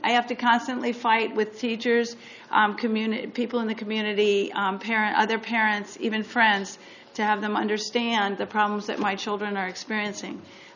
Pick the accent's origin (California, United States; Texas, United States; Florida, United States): California, United States; San Luis Obispo; I'm from San Luis Obispo, 888 Mountain View.